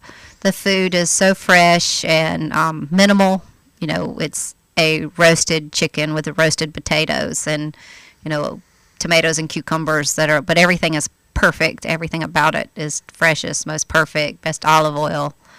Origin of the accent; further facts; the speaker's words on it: Sumter, South Carolina, United States; I grew up in Sumter, South Carolina. I'm a Carolina girl.